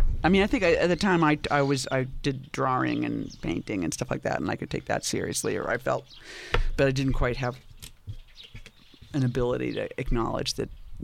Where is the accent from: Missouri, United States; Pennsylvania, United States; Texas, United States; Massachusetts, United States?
Massachusetts, United States; Boston; moved away as an adult; Well, I grew up in Boston.